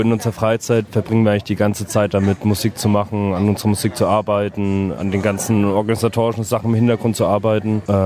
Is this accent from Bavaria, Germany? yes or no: yes; Nuremberg, Bavaria, Germany; ich komme auch aus Nürnberg